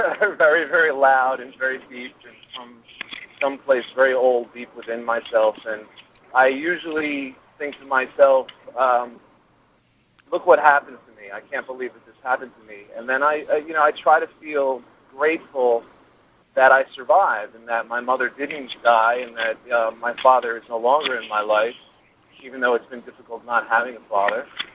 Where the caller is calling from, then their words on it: New Jersey, United States; I'm calling you from the Garden State Parkway.